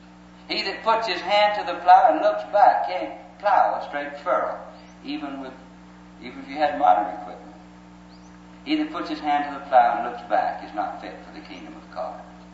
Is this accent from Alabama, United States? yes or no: yes; Alabama, United States; I was born and reared in Alabama. I'd gone to church ever since I was a small boy.